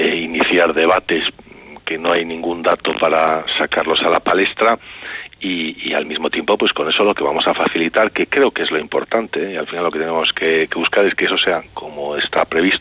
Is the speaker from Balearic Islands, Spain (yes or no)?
no; Bilbao, Basque Country, Spain; Yo, que soy, como sabes, de Bilbao